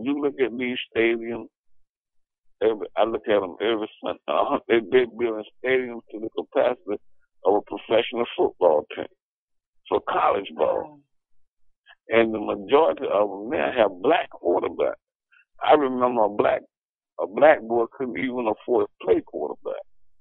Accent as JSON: {"language": "English", "region": "the South", "country": "United States", "said": "And see, I come from the South, and I remember the CIAA."}